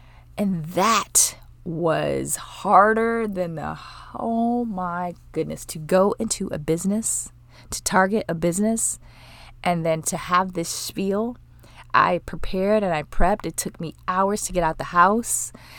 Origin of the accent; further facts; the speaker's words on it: Milwaukee, Wisconsin, United States; also born or lived in Charlotte; now in Dallas, United States; I'm originally from Milwaukee. I moved to Dallas from Charlotte, North Carolina, where I went to college.